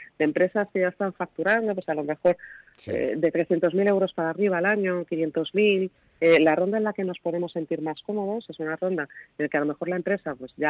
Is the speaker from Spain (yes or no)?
yes; Madrid, Community of Madrid, Spain; yo creo que soy madrileña y adoro el sitio donde vivo. Es una ciudad muy divertida, con mucha diversidad